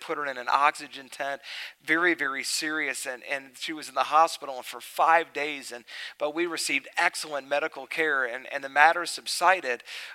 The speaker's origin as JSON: {"language": "English", "region": "North Carolina", "country": "United States", "said": "I was preaching in a church here in town, and I'm from North Carolina."}